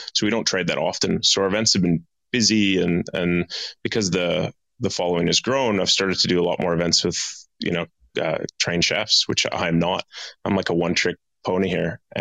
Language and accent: English; Edmonton, Alberta, Canada; moved away as an adult; now in Perth, Australia; No, I'm from Edmonton, Alberta. So I'm from Canada. I came to Australia when I was 18 as a backpacker. And I overstayed a visa and got married to an Australian. And now I've been here 15 years. So in Perth the whole time.